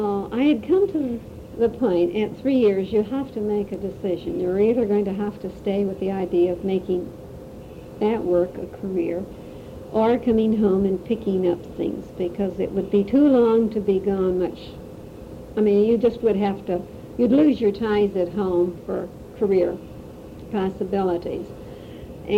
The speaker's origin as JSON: {"language": "English", "town": "Grand Rapids", "region": "Michigan", "country": "United States", "tie": "born there", "said": "Right, I was born in Grand Rapids."}